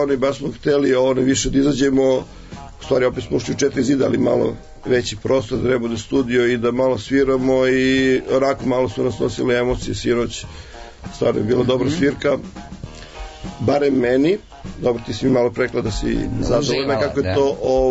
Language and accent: Serbian; Resnik, Belgrade, Serbia; ja sam iz Resnika